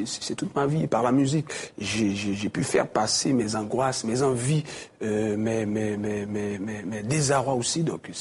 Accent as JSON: {"language": "French", "country": "Haiti", "said": "en tant que Haïtien, je viens d'un pays où les choses ne sont pas toujours très très bien, vous le savez."}